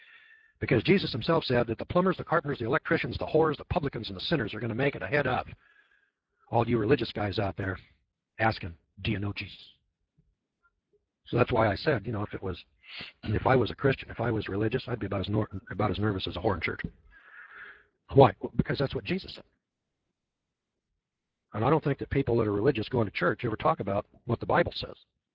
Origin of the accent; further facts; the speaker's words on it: Scotland, United Kingdom; I was born out of the tribe of Judah, and I'm a Scotsman.